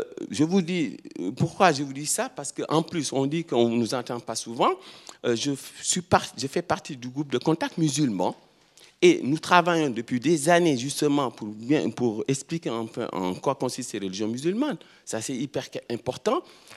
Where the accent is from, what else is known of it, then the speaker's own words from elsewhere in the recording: Switzerland; Et nous, on est des Suisses. On est des Suisses et on respecte les droits en Suisse